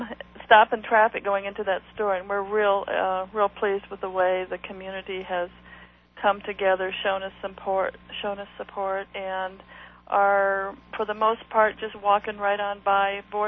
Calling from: Ann Arbor, Michigan, United States; also born or lived in Vietnam; I'm calling from Ann Arbor, and you're talking about two things that are very dear to my heart. First of all, I was 11-year-old in living in Vietnam when Kennedy was shot.

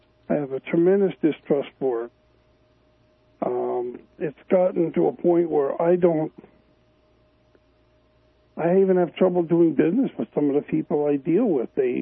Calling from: Vermont, United States; I'm calling from Vermont.

